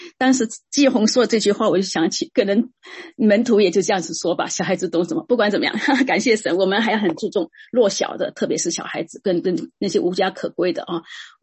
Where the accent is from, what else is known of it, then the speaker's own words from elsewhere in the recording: Singapore; 我从小时候因为我们家里的弟兄姊妹孩子都很多，但是虽然孩子很多，但我们都从小不住在一起的，嗯，那他们我姐姐他们住台湾，我住新加坡